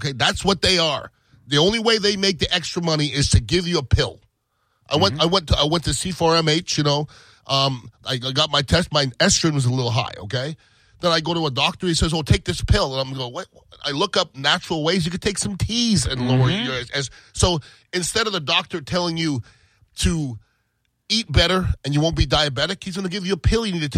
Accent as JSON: {"language": "English", "country": "United States", "said": "I'm American, okay?"}